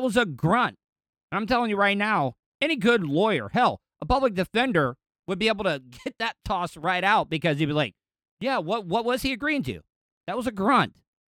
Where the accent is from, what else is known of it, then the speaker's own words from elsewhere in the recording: the South, United States; Look, I've never known any in the Klan, but I grew up in the South.